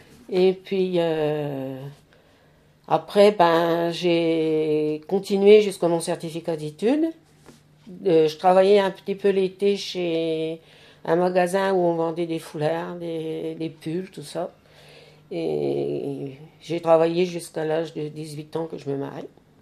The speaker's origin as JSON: {"language": "French", "town": "Le Tréport", "region": "Normandy", "country": "France", "tie": "born there", "said": "Alors, ben, je suis née au Tréport, d'une famille de marins-pêcheurs."}